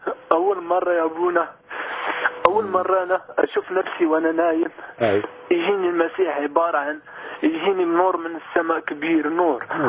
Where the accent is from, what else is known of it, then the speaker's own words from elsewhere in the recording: Morocco; تعرف في المناطق البدوية يعني في المغرب. أنا مغربي أصلي.